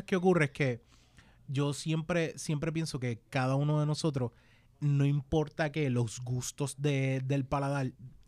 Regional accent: Cagua, Aragua, Venezuela; pues yo soy de Cagua.

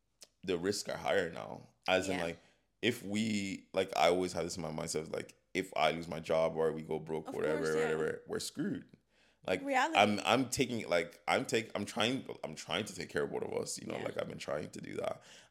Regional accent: Lagos, Nigeria; I grew up in Nigeria, in Lagos City.

